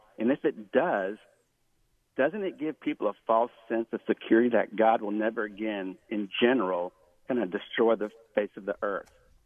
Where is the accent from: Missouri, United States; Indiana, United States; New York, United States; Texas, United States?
Texas, United States; Houston; I have relatives all over Houston, because I'm from Houston